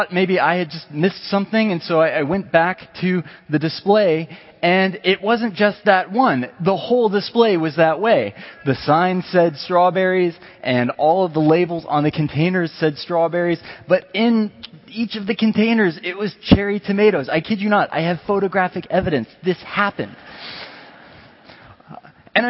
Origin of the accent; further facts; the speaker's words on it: Cary, North Carolina, United States; also born or lived in New York; But North Carolina is actually my hometown. While we were living in New York for the last 5 years before moving to New York, I actually grew up just down the road in Cary.